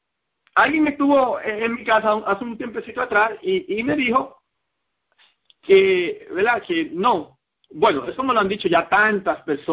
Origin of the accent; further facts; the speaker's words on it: Dominican Republic; En mi país diría nos agarró la noche, en República Dominicana.